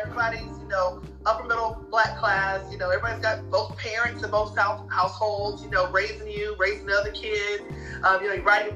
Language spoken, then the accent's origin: English; Durham, North Carolina, United States; And then when I went to Raleigh-Durham, my hometown, I knew people. I grew up in Durham.